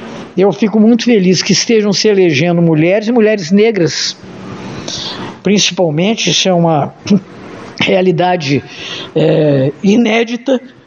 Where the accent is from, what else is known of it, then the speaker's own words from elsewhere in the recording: Juiz de Fora, Minas Gerais, Brazil; uma pessoa nascida e criada em Juiz de Fora, que ama muito essa cidade, que tem muito orgulho de ser mineira também